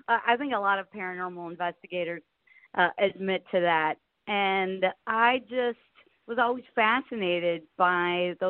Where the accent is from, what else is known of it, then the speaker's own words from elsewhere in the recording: Big Bend, Wisconsin, United States; I grew up in Big Bend, Wisconsin.